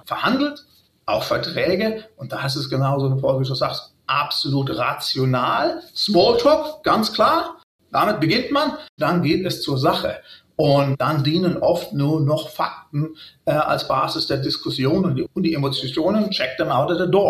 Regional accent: Germany; dass ich mir eigentlich als Deutscher beleidigt fühlen könnte

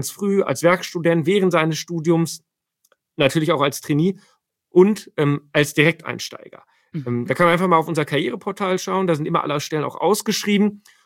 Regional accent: North Rhine-Westphalia, Germany; Ich komme hier aus dem Sauerland.

